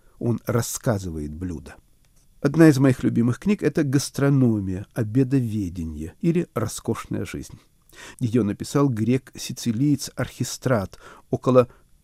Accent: Chernivtsi, Chernivtsi Oblast, Ukraine; Я вырос в Черновцах, на Буковине. Эти края я называю Дальним Средиземноморьем.

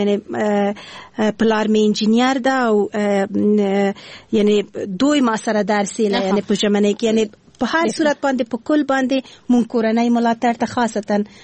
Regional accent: Kabul, Afghanistan; born there; زه خو وایم زه د افغانستان یم، ماته هیڅ فرق نه لري، خو په هر صورت باندې بیا هم یو ولایت پورې اړه نیسو. زه د اصلا پلار مې د خوست ده، مور مې د پکتیا ده، او زه په خپله کابل

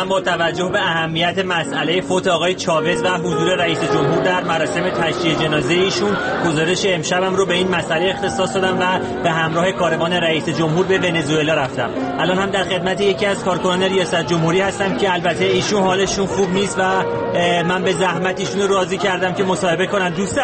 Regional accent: Iran; حاج آقا من خبرنگار ایرانی هستم

